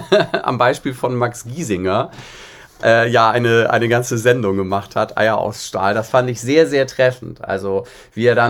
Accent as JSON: {"language": "German", "town": "Bad Schwartau", "region": "Schleswig-Holstein", "country": "Germany", "said": "Also in Bad Schwartau, wo ich herkomme, im Norden"}